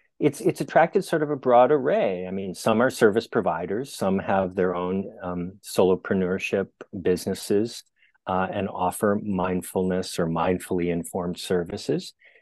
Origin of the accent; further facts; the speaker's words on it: Midwest, United States; I grew up in the Midwest, and after college, I was a bartender for a little while